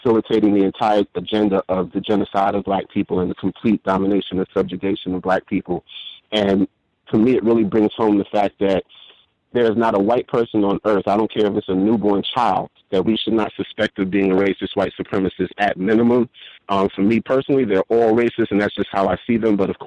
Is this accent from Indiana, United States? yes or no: no; New York City, New York, United States; and I grew up in New York City during the crack era, so it was really serious